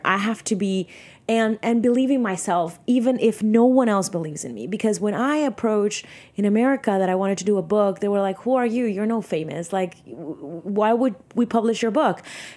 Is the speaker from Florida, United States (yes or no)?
yes; Miami, Florida, United States; also born or lived in Venezuela / New York; because I was born in Miami and I grew up a little bit in Venezuela, but then grew up in Miami and in New York.